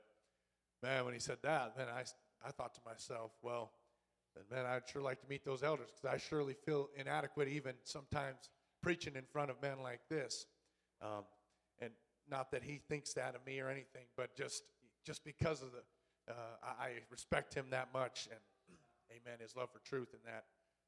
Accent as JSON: {"language": "English", "region": "North Dakota", "country": "United States", "tie": "born or raised there", "said": "I grew up in North Dakota where we had peas just with water."}